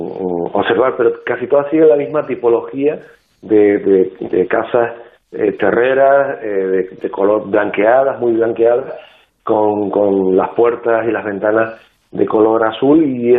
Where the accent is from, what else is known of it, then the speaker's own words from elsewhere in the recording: Canary Islands, Spain; Claro, a nosotros como canarios nos sorprende que sea desconocida